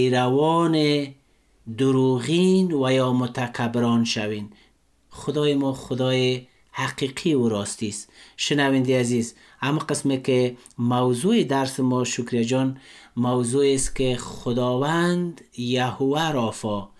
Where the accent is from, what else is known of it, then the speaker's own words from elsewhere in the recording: Afghanistan; ما شما افغان هستیم،